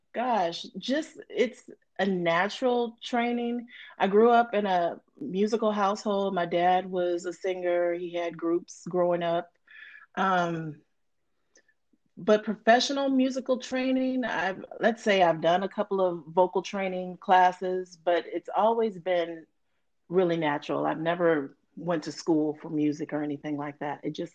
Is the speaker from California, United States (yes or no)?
yes; West Covina, California, United States; but I grew up in West Covina, which is not too far from here, so I'm kind of used to the desert weather